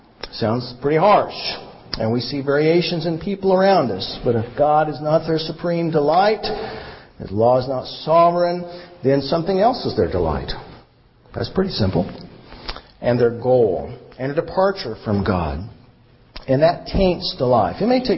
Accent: Kansas, United States; This is barley, and I know that because I'm from Kansas and because it says barley right here.

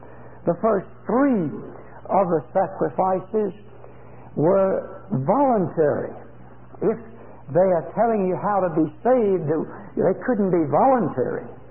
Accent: Augusta, Georgia, United States; as I was brought up in Augusta, Georgia

